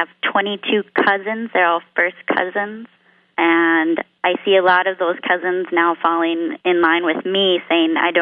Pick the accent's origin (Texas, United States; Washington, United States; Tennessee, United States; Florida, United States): Washington, United States; I'm from Whatcom County in Washington State.